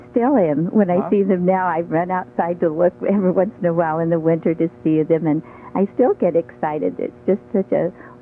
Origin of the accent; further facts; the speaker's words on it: Oregon, United States; I was born in Oregon. I'm the only one in our family who's a non-Alaskan by birth.